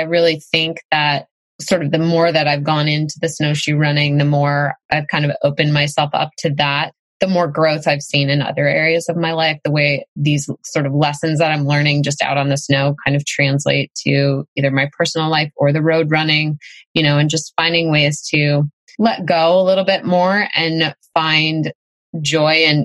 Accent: New Hampshire, United States; And also I feel really connected to kind of my roots growing up in New Hampshire as like just an outdoorsy family, outdoorsy kid

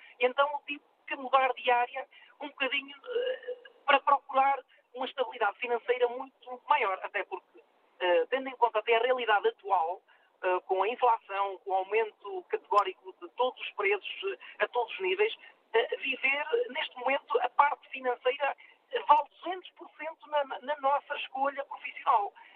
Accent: Viseu, Portugal; Eu sou de Viseu, natural de Viseu

